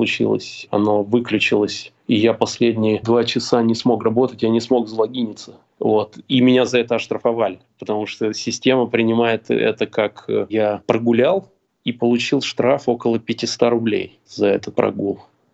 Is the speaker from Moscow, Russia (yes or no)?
yes; Moscow, Russia; Я вообще из Подмосковья, а Москва — это мой родной город. Я здесь учился, живу. Я вернулся домой.